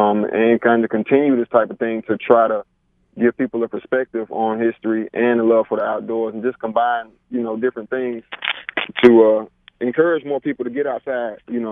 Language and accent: English; Alabama, United States; where'd you come from? I came from Alabama.